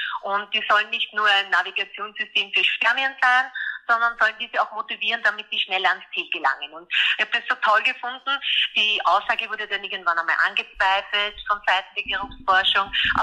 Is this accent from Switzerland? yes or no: no; Vienna, Austria; Ja, aus Wien.